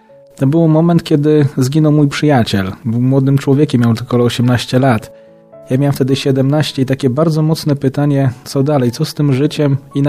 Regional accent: Sośnie, Greater Poland Voivodeship, Poland; Pochodzę z małej miejscowości Sośnie, znaczy mała, nie mała, bardzo fajna, przyjemna.

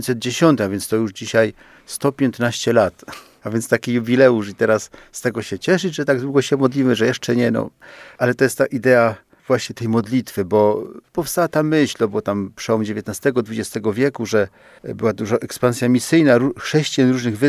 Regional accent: Silesian Voivodeship, Poland; z terenu, skąd pochodzę, to już wszyscy wiedzą, że jestem Ślązakiem

